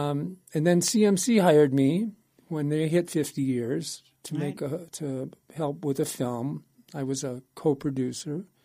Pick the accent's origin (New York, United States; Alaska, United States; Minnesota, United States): Minnesota, United States; Rochester; a band is coming to my hometown, Rochester, Minnesota.